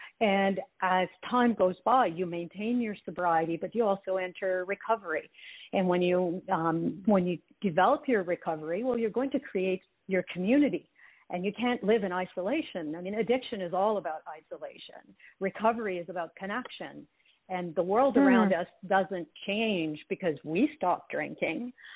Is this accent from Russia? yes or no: no; Ottawa, Ontario, Canada; accent: French; first language French; English is a second language; I come from Ottawa in Canada, and I was brought up speaking French, studying in French. So that is really my mother tongue. Hear my French accent here and there when we talk.